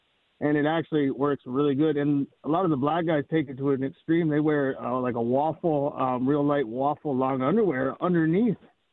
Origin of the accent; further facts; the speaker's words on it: East Coast, United States; I grew up in the East Coast